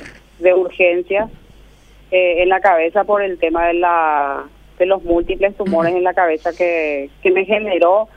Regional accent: Encarnación, Itapúa, Paraguay; Yo soy de Encarnación.

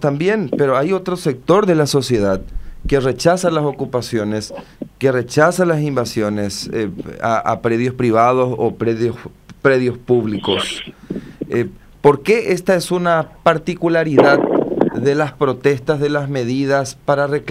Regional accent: San Pedro de Ycuamandiyú, San Pedro, Paraguay; Yo soy de San Pedro de Comandeyú. San Pedro de Comandeyú es la capital del segundo departamento San Pedro, uno de los departamentos más pobres, más conflictivos socialmente.

